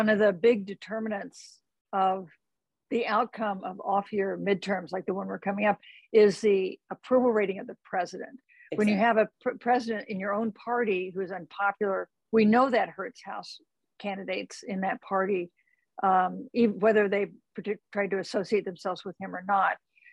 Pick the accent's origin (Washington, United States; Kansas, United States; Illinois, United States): Kansas, United States; places like Minnesota or my home state of Kansas.